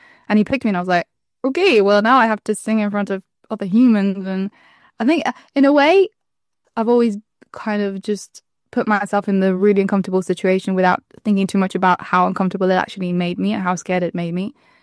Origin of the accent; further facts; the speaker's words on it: Spain; near my hometown in Spain.